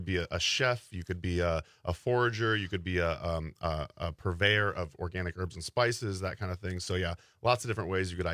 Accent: Oregon, United States; say I'm from Oregon, all right? So you guys are talking about like the cold out here. I'm acclimating to the weather out here.

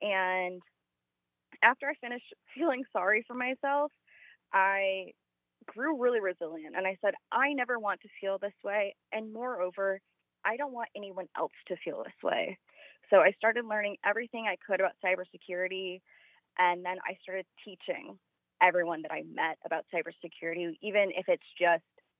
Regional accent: Wisconsin, United States

